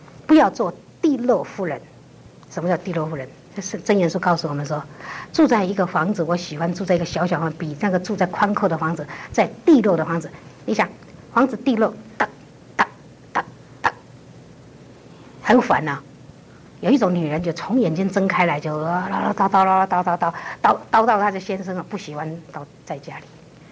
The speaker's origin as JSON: {"language": "Chinese", "town": "Taishan", "region": "New Taipei", "country": "Taiwan", "tie": "born or raised there", "said": "我从前在泰山我们乡下的时候"}